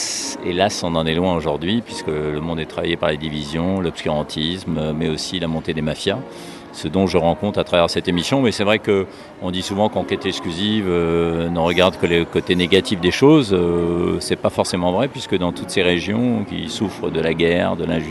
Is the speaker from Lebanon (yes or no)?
yes; Lebanon; Mon enfance au Liban, ce qui a fait que j'ai voulu devenir journaliste